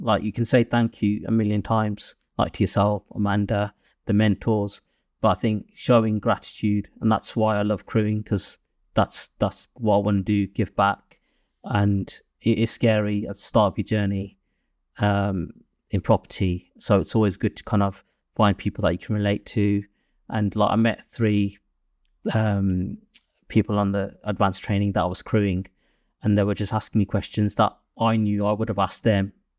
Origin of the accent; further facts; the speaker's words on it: Wolverhampton, West Midlands, United Kingdom; Like, I'm from Wolverhampton. You have this kind of bias about your own place and where you're from.